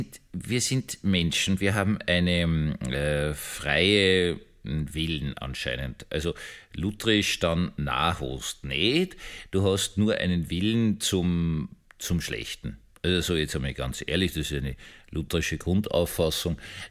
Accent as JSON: {"language": "German", "region": "Vienna", "country": "Austria", "tie": "born or raised there", "said": "Also ich bin in Wien aufgewachsen, wir sind in die Gumpendorfer Evangelische Kirche gegangen, die riesige Gustav-Adolf-Kirche, heutzutage 12-Apostel-Kirche"}